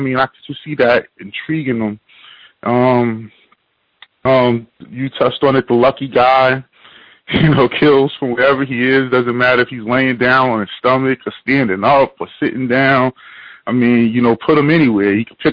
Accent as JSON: {"language": "English", "region": "New York", "country": "United States", "said": "I mean, I'm from the New York area, so maybe I'm wrong."}